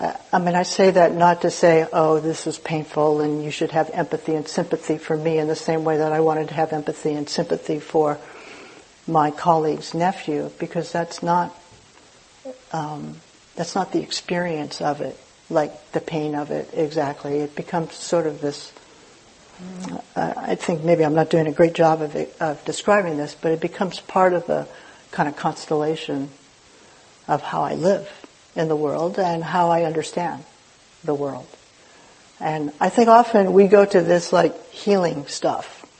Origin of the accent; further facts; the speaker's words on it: Berkeley, California, United States; And I grew up in Berkeley, just so, you know. I mean, it's not like I grew up in Arkansas or something like